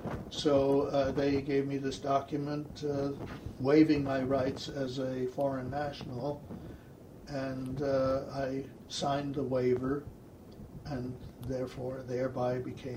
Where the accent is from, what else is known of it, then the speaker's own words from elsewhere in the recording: Germany; now in United States; We were officially classified and had to register as enemy aliens because we came from Germany.